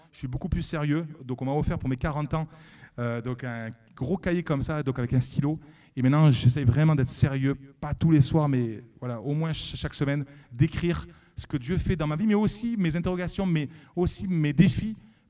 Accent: Nîmes, Occitanie, France; Eh ouais, moi je viens de Nîmes, c'est pour ça.

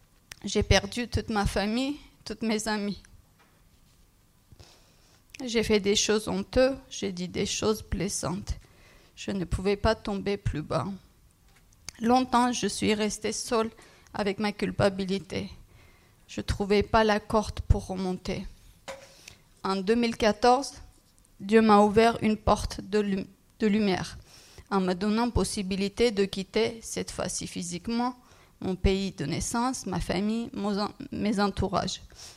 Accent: Armenia; French is a second language; moved away as an adult; now in France; je suis arménienne, je viens d'Arménie. Je suis en France depuis 12 ans. J'ai 40 ans, j'ai une fille de 9 ans et je suis célibataire. Je suis née en Arménie dans une famille chrétienne, mais peu croyante.

